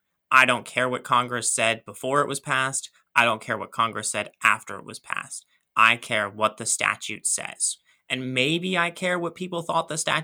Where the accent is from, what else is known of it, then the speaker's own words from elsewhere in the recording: Australia; sort of my family's lore is that we're part Aboriginal, being Australian.